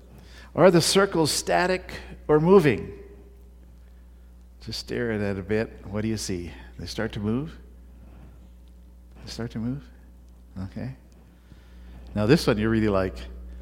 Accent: India; I'm white on the outside, but because I grew up in India, and a lot of my life was shaped and formed in India, I'm brown on the inside.

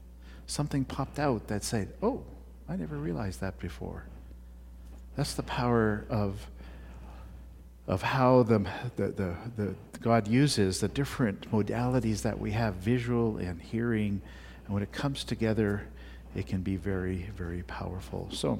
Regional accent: India; I'm white on the outside, but because I grew up in India, and a lot of my life was shaped and formed in India, I'm brown on the inside.

